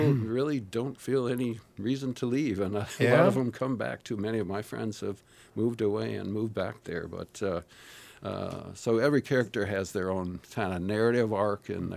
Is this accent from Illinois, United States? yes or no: no; La Crosse, Wisconsin, United States; also born or lived in Milwaukee; now in Madison, United States; But, I've lived in Madison many years. I lived in Milwaukee. I grew up in La Crosse, and my family's still there. So I get back there pretty often.